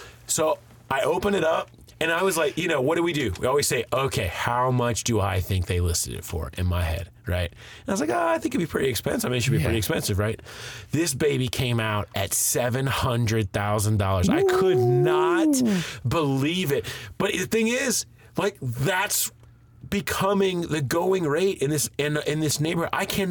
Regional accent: Mason, Ohio, United States; I grew up in Mason, Westchester area, and it's fine. You know, I grew up a suburban guy. I hardly ever went downtown or came.

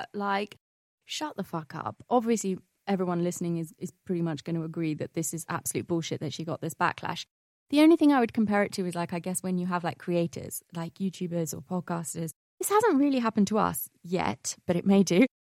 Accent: Letchworth, East of England, United Kingdom; And Letchworth, those of you who don't know, is my hometown.

